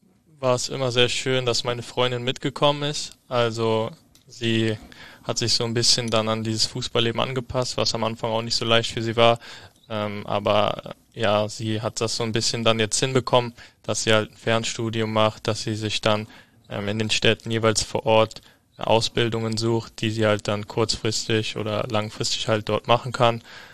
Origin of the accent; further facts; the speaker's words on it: Eifel, Germany; Also die wohnen ja noch dort, wo ich herkomme, in der Eifel.